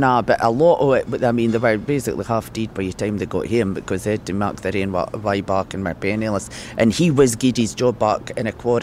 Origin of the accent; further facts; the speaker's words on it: Scotland, United Kingdom; accent: Doric; first language Scots; Because obviously, I would say I speak a hybrid Scots. I adapt my Scots to wherever I am in Scotland.